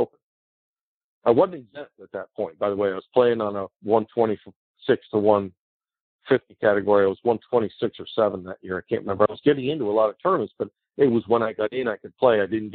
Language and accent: English; Washington, District of Columbia, United States; it's Washington, D.C., it's my hometown.